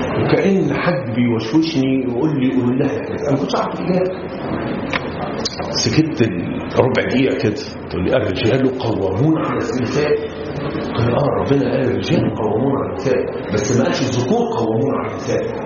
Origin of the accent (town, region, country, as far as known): Egypt